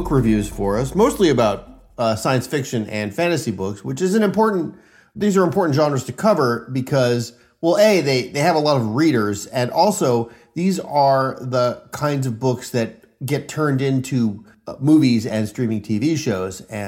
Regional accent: United States; but you know, as an American too, we read The Once and Future King in school

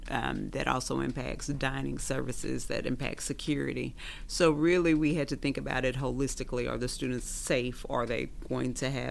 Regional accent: Louisiana, United States; I'm not native to this area. I'm not from South Louisiana. I'm from the central part of the state.

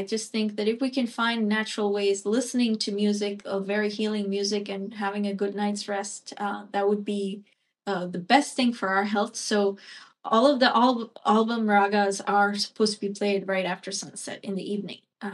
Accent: India; born there; Definitely summer. I was born in India.

